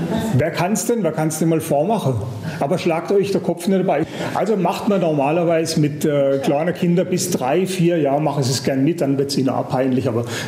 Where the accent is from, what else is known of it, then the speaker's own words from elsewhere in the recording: Eppingen-Rohrbach, Baden-Württemberg, Germany; ich komme tatsächlich 15 Kilometer weg von Hoffenheim, aus Eppingen-Rohrbach, ein ganz kleines Dorf, quasi in der Mitte von diesem Bermuda-Dreieck, das ich beschrieben habe.